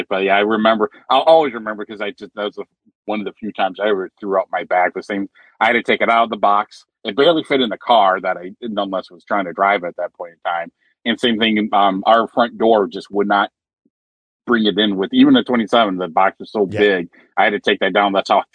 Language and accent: English; Grand Rapids, Michigan, United States; I was actually was born and raised in Grand Rapids, which is the other side of the state.